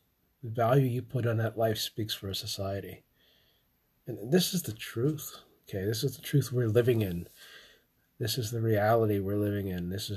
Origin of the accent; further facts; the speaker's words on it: Somerset, Pennsylvania, United States; born there; it happened near my place where I was born in Somerset, Pennsylvania.